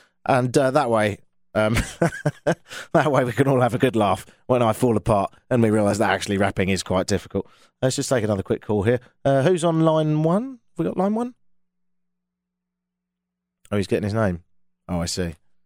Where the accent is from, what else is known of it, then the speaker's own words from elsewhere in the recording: South East England, United Kingdom; I was born in East Sussex, England. Hey, that's where I'm from.